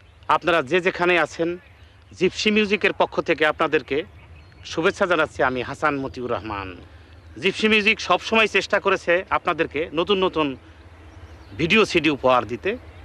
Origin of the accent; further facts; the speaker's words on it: Purbadhala, Mymensingh Division, Bangladesh; আমি এই এলাকারই ছেলে, এখান থেকে মাত্র দেড় মাইল দূরে আমার জন্মস্থান পূর্বধোয়ার গ্রামে।